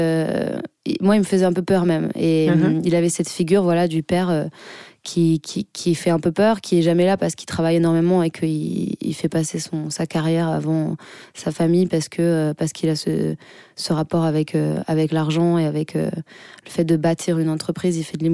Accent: Caluire-et-Cuire, Auvergne-Rhône-Alpes, France; J'ai grandi à Caluire et Cuire, c'est une banlieue un peu riche de Lyon

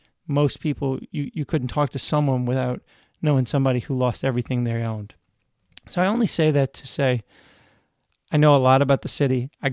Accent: New Orleans, Louisiana, United States; I grew up here in New Orleans, born and raised.

